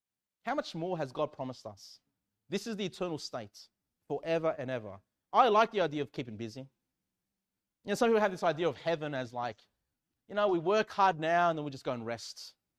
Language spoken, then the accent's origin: English; Australia; ethnically, I'm a Chilean, South American. But I'm really Australian. Like, I think of myself as Aussie. As Aussie as it gets.